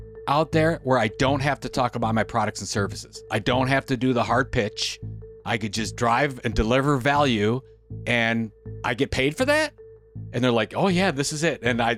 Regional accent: Sandusky, Ohio, United States; I grew up in Sandusky, Ohio, which is an hour west of Cleveland. So if you know Cedar Point Amusement Park, I grew up right off the causeway there.

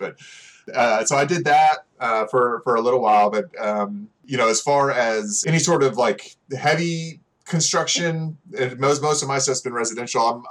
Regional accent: Corpus Christi, Texas, United States; So I actually grew up in a small part of Corpus Christi called Flower Bluff.

